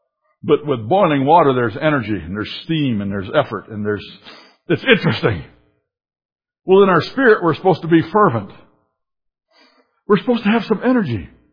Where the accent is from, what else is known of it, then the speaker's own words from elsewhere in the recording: Wisconsin, United States; When I was in Vietnam, I was a lieutenant from Wisconsin.